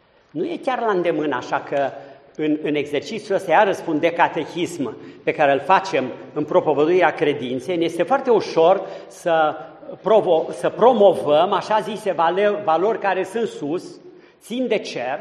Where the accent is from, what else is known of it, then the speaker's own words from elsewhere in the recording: Câmpina, Prahova, Romania; sunt de la Câmpina, mi-e la îndemână să vorbesc despre platou Bucegilor